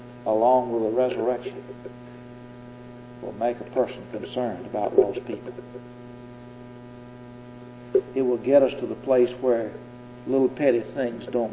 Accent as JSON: {"language": "English", "town": "Macon", "region": "Mississippi", "country": "United States", "tie": "born or raised there", "said": "I never will forget standing out in front of the First Baptist Church in Macon, Mississippi, my hometown."}